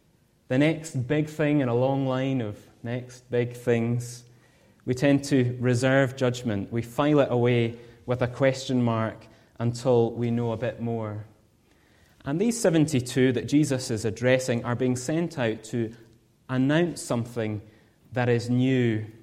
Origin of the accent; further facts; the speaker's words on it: Scotland, United Kingdom; You might hear my accent and know I'm from Scotland.